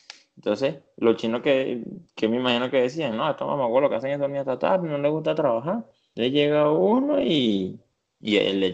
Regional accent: Venezuela; Es como que cuando ahorita nosotros los venezolanos somos los chinos. Nosotros en Venezuela

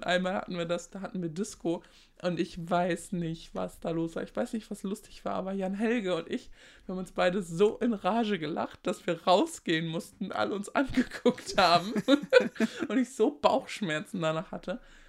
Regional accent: Großenrode, Lower Saxony, Germany; also ich bin ja richtig auf dem Dorf aufgewachsen. Also Großenrode, ich weiß gar nicht, wie viele Leute wir haben. 300, 350 Einwohner. Das ist halt so richtig Dorf.

